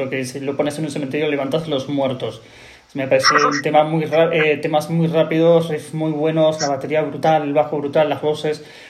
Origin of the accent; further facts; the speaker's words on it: Argentina; now in Spain; Que yo como argentino tengo mucha gente que escucha lo que yo recomiendo y les encanta.